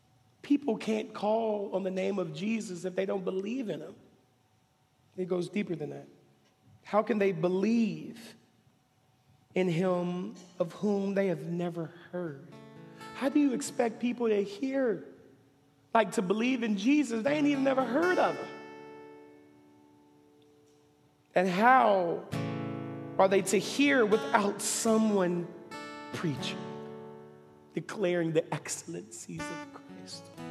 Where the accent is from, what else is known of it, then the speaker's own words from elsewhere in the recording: the South, United States; I'm from the South, right?